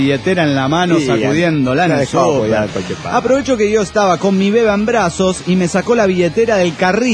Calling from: Chihuahua, Mexico; de Chihuahua.

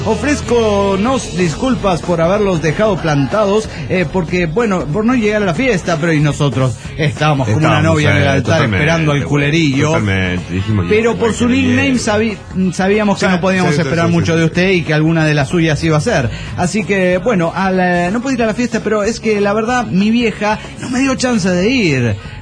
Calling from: Morelia, Michoacán, Mexico; Soy el culerillo de Morelia, Michoacán, México.

